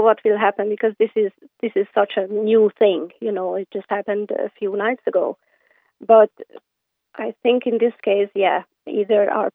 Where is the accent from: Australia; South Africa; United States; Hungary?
Hungary; English is a second language; And we are from Hungary.